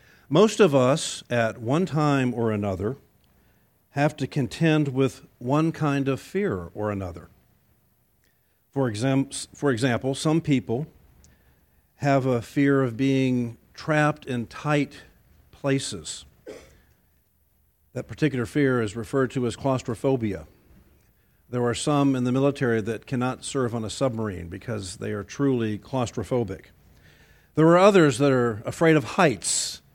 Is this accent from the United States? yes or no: yes; Miami, Florida, United States; I grew up in Miami